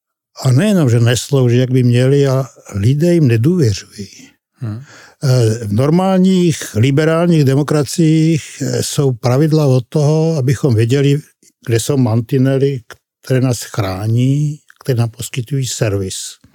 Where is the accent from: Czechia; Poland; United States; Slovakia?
Slovakia; A říkám to nerád, protože já jsem Slovák, já se ráno zbudím a podívám se, co je na Slovensku novýho.